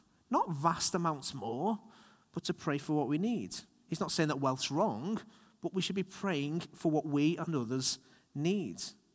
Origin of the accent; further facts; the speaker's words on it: United Kingdom; particularly in Britain, we're British, so we like to think we can sort out all the problems